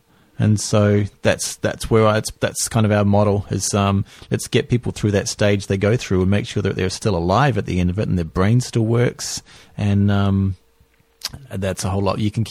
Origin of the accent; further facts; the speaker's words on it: Auckland, New Zealand; So I guess I grew up in Auckland, or did some aging, I guess is probably more appropriate, in North Shore of Auckland.